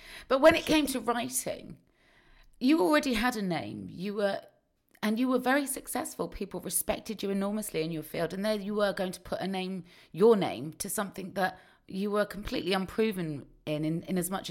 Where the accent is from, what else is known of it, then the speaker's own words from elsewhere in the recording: Cheltenham, South West England, United Kingdom; I'm from Cheltenham, so I know it well.